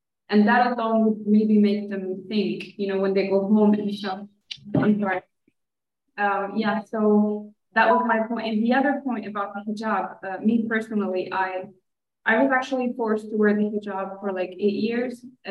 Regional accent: Morocco; oh, so you're Moroccan, because I come from Morocco, and they go like, you're Muslim, right?

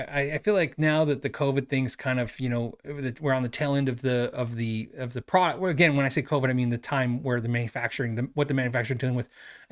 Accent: New York, United States; this is what I'm talking about from New York, the people who talk faster tend to get aggravated with people who talk slower

